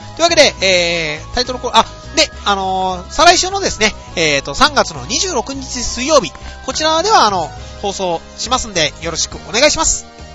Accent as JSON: {"language": "Japanese", "region": "Kagawa", "country": "Japan", "said": "木曜日の朝に4時頃に、私の実家の香川県に到着する予定でございます。"}